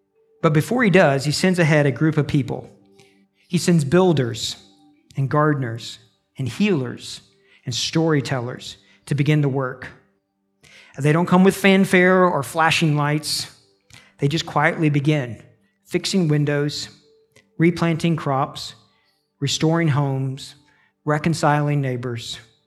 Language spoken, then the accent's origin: English; Tennessee, United States; Where are you from? I said, Tennessee.